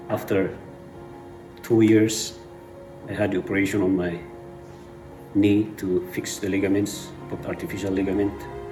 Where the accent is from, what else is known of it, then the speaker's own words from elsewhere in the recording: Philippines; English is a second language; My story began in 1975 when I was born back home in the Philippines.